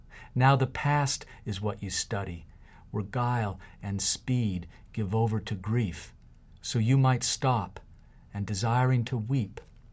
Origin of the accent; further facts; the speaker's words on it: Phoenix, Arizona, United States; I grew up in Phoenix, Arizona, and in a household where there weren't many books, hardly any books at all, but reading was encouraged.